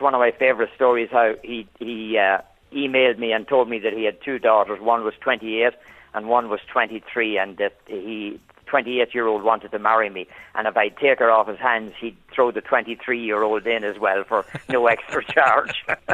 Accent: Ireland; accent: Irish; now in New York, United States; I suppose you might say I'm a New Yorker with an Irish accent.

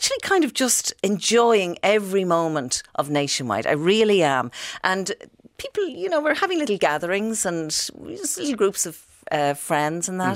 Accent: Clondalkin, Leinster, Ireland; I love Clondalkin. I taught in Clondalkin. I was born, bred and buttered in Clondalkin.

